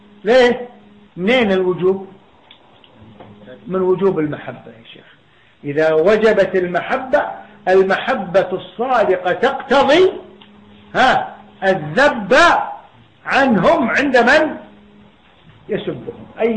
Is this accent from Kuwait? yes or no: yes; Kuwait; فيقولون واحد من الدعاة هؤلاء من تلاميذهم عندنا في الكويت